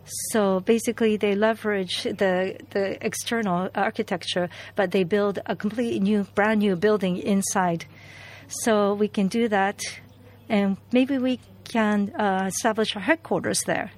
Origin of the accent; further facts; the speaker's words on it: Kobe, Hyogo, Japan; I'm from Kobe.